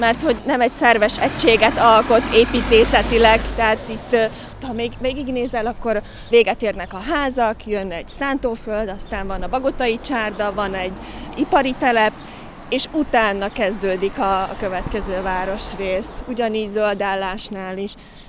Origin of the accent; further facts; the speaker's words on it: Hurbanovo, Nitra Region, Slovakia; Meg csillagvizsgálóban nőttem föl félig, mert hogy édesapám ott dolgozik, annál izgalmasabbat nem tudok elképzelni, hogy a tápcsövek között. Én nekem Gyalla az egy ilyen szívemcsücske hely.